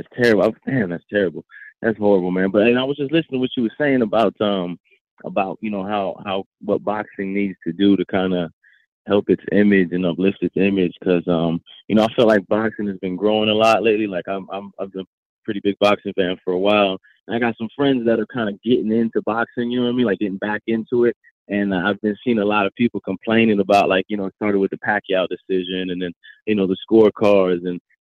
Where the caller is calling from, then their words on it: Orlando, Florida, United States; I'm calling from Florida, man, out of Orlando, Florida, man.